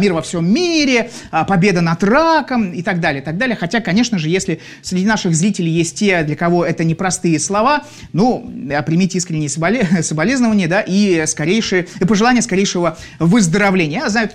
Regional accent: Saint Petersburg, Russia; Нет, я из Петербурга. Я нахожусь в данный момент в Санкт-Петербурге, в замечательном городе Святого Петра.

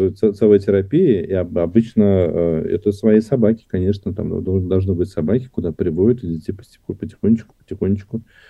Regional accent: Samara, Samara Oblast, Russia; особенно я вырос на Волге, в Самаре, и у нас очень холодная вода в реке.

